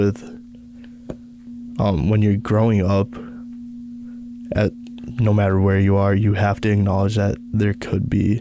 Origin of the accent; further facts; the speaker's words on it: United States; that's me speaking from the perspective as growing up in America. Like, I honestly, if I talk to my cousins who are still in India